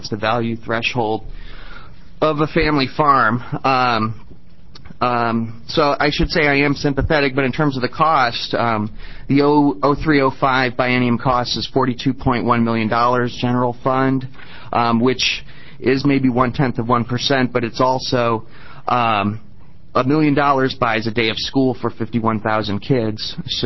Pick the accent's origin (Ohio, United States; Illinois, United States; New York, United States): Illinois, United States; I grew up in Illinois in the breadbasket. There was a soybean farm across the street.